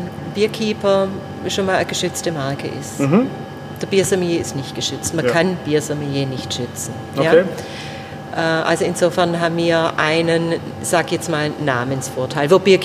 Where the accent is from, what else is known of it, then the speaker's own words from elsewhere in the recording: Baden-Württemberg, Germany; Ich komme von der Schwäbischen Alb tatsächlich und habe aber in Stuttgart, also gar nicht weit von meinem Heimatort, studiert, an der Technischen Hochschule.